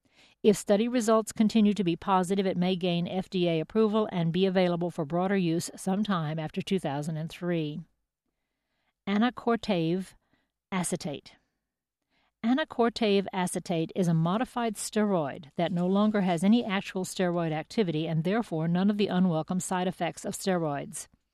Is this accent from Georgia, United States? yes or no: no; Detroit, Michigan, United States; happens in my hometown of Detroit.